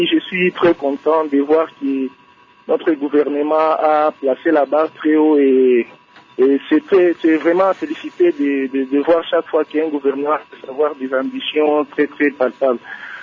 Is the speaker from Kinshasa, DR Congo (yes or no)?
yes; Kinshasa, DR Congo; born there; now in Bukavu, DR Congo; moi je suis né à Kinshasa, mais pour des raisons de type, je me retrouve aujourd'hui à Bukavu.